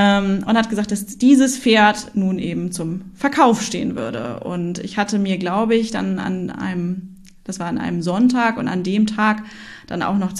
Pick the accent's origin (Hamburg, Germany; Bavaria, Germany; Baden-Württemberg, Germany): Hamburg, Germany; wir sind echte Hamburger Derns. Genau, also ich wohne mittlerweile wieder in Hamburg